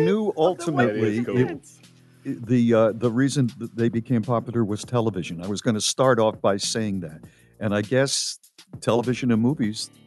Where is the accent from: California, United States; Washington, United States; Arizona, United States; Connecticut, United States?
Connecticut, United States; I think the reason I thought they were cool was I grew up near Yale University, and I think the professors used to wear corduroy suits or corduroy jackets with the patches on the elbow.